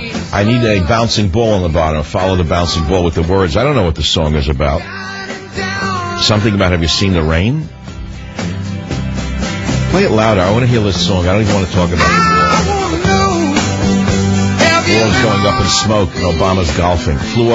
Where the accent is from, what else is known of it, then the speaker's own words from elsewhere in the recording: United States; I'm only an American observer.